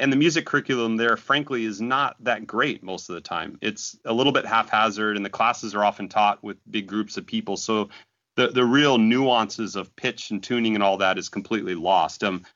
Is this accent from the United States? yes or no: yes; Idaho Falls, Idaho, United States; I grew up in Idaho Falls, Idaho, which is an amazing place for the outdoors.